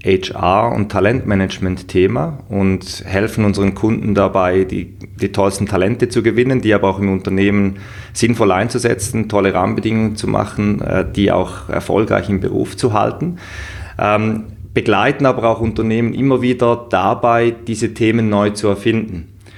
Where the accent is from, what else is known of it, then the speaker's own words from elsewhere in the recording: South Germany, Germany; accent: South German; In St. Gallen in der Schweiz. Ja. Da hört man wahrscheinlich auch meinen süddeutschen Dialekt durchschimmern.